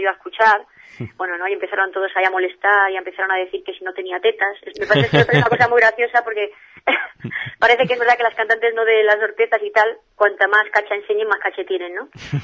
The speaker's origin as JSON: {"language": "Spanish", "town": "Laguna de Duero", "region": "Castile and León", "country": "Spain", "tie": "born or raised there", "said": "en aquí de mi pueblo, de Laguna de Duero"}